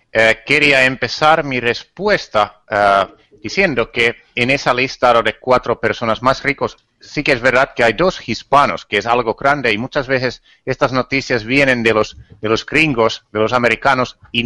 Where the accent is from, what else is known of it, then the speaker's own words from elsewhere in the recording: Finland; born there; Spanish is a second language; Por ejemplo, mi país natal, Finlandia, está muy detrás de eso.